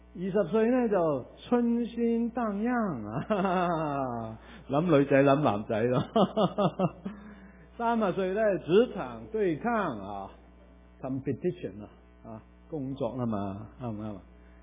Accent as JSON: {"language": "Cantonese", "region": "Guangdong", "country": "China", "said": "我哋广东人好犀利嘅，咩语言都识嘅。"}